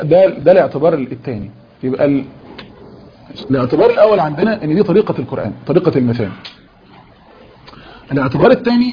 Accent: Egypt; دي عبارة مشهورة عند النصارى عندنا في مصر، مش عارف انتوا ما عندكوش نصارى كتير هنا

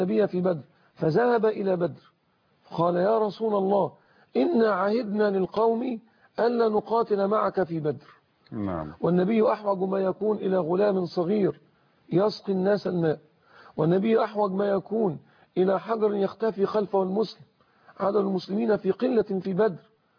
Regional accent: Egypt; انظر إلى ما فعله الإنجليز لما دخلوا العالمين عندنا في مصر

